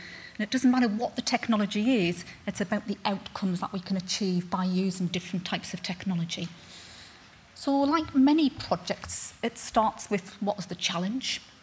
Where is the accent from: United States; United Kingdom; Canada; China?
United Kingdom; Sunderland, North East England; So as Phil says, I'm from Sunderland, so I had a very early rise this morning.